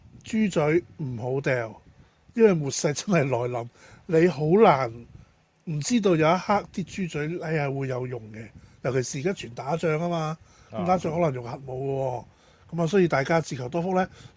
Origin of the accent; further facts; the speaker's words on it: Hong Kong; 我哋香港人咧已經係不斷咁搶口罩。